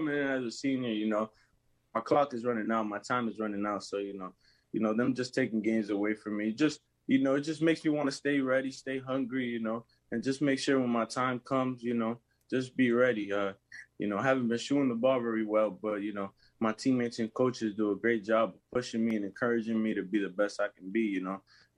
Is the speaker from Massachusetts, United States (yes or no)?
yes; Lawrence, Massachusetts, United States; also born or lived in Dominican Republic; We moved out to Lawrence, Mass. I'm from Lawrence, Mass. You know, born and raised there. I was going back and forth from the DR and Lawrence.